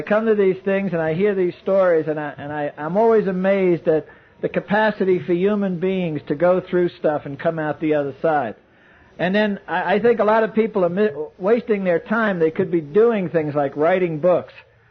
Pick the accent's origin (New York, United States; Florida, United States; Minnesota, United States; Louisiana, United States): New York, United States; Brooklyn; I was born and raised in Brooklyn.